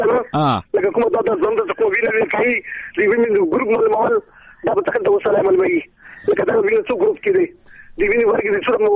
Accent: Khost, Afghanistan; موږ یوازې د خوست خلک نه یو، موږ ټول افغانستان خلک یو.

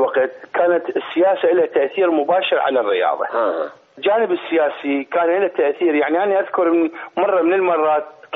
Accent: Iraq; moved away as an adult; أنا بالنسبة لي طلعت من 80 من العراق، عمري 22 سنة 21 سنة.

